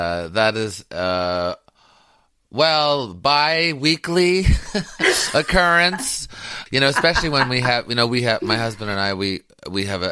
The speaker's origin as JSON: {"language": "English", "region": "Quebec", "country": "Canada", "tie": "born or raised there", "said": "Well, I grew up in Canada, which, you know, still has remnants of the empire. But I was in the French section, you know, Quebec. So they're very, they're kind of anti-British, though we were English."}